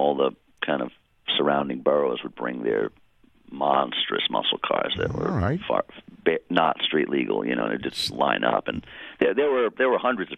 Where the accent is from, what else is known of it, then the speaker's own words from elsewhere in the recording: Queens, New York, United States; Yeah, I grew up drag racing in New York. I grew up in Queens, as I said